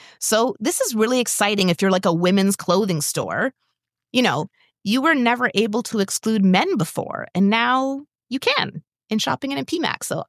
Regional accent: Canada; I'm Canadian.

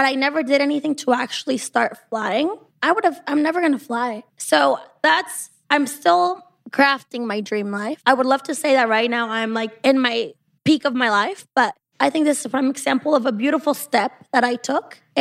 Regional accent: Guanajuato, Mexico; I lived in Michoacán, but I went to school in Guanajuato. And my dad's from Guanajuato, but my mother is from Michoacán. But I was born in Guanajuato.

